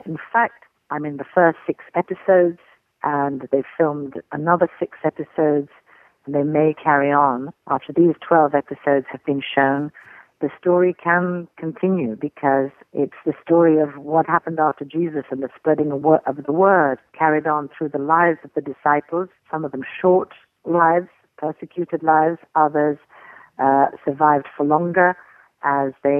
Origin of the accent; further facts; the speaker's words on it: England, United Kingdom; also born or lived in Italy; I was born in Italy. My father was Italian, and his family were very devout. And so even though we moved to England when I was four, in my childhood, I would go to the Roman Catholic Church in town.